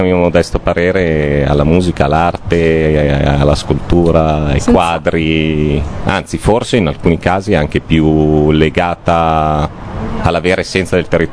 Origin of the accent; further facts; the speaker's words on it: Milan, Lombardy, Italy; io sono nato e cresciuto a Milano.